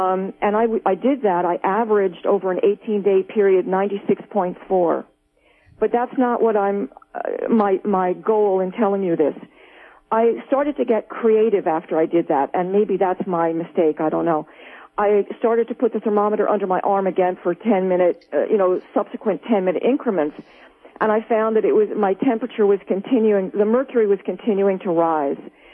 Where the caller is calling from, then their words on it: New Jersey, United States; Hi, I'm calling from New Jersey.